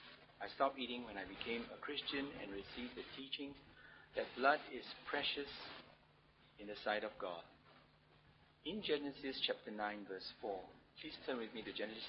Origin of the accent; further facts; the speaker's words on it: Singapore; When I told him I was from Singapore